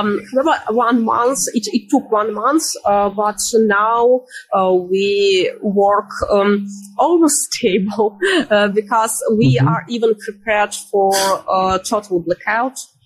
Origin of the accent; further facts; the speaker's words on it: Odesa, Odesa Oblast, Ukraine; English is a second language; A lot of people are mm-hmm. in Odessa because we are from Odessa. I'm from Odessa, exactly.